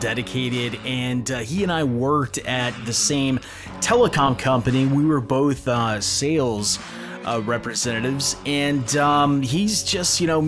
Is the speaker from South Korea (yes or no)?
no; United States; born there; Those of us that were actually born in the United States.